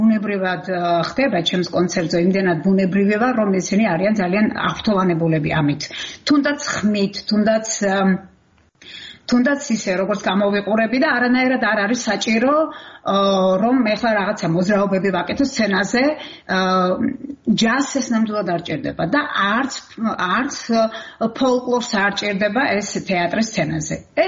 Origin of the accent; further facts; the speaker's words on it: Kakhati, Samegrelo-Zemo Svaneti, Georgia; now in Austria; არა მარტო ზუგდიდში, არამედ ჩემ სოფელში, კახათში, სადაც მე დაიბადე და გავიზარდე.